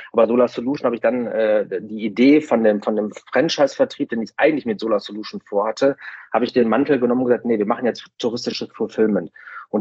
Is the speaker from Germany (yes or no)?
yes; Essen, North Rhine-Westphalia, Germany; ich komme ja jetzt hier aus dem Ruhrgebiet in Essen